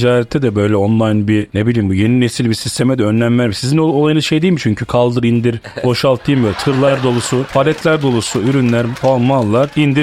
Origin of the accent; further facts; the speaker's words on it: Zonguldak, Turkey; Zonguldaklıyım. Zonguldak'ta yaşayan bir aileyim.